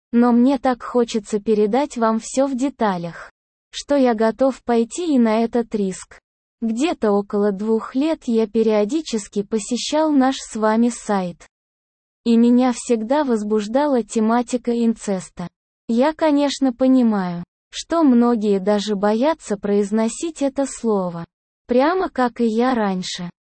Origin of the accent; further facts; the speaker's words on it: Saratov, Saratov Oblast, Russia; Я родился и вырос в Саратове. В семье малообеспеченной и весьма консервативной.